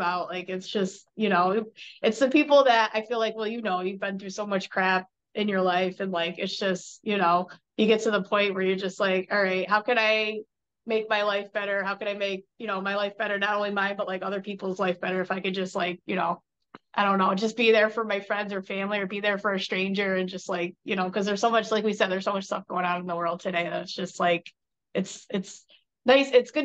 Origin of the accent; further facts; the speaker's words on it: Schenectady, New York, United States; also born or lived in Port Richey, United States; I was born in Florida, Port Richey, Florida, but then my family moved up to upstate New York when I was three. So Schenectady, New York is where I'm from.